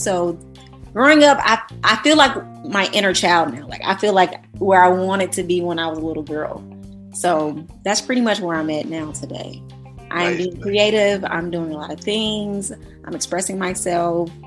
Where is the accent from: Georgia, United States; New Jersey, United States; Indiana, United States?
Georgia, United States; Morrow; also born or lived in Atlanta; I'm from Atlanta, Georgia, but I grew up in a town called Morrow, Georgia, which is like in Plain County, which is like 15 minutes from the city.